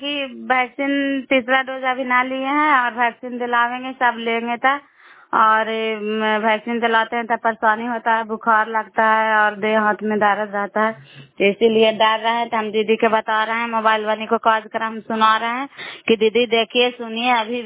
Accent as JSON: {"language": "Hindi", "region": "Bihar", "country": "India", "said": "नालंदा जिला कराय ब्लॉक के निवासी हैं।"}